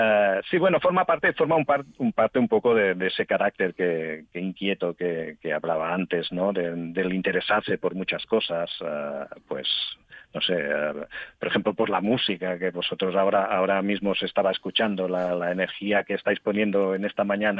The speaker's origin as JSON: {"language": "Spanish", "town": "Badalona", "region": "Catalonia", "country": "Spain", "tie": "born or raised there", "also_born_or_lived": "Barcelona", "said": "Bueno, Barcelona, nacido en Barcelona, pero he vivido toda mi vida en Badalona, sí."}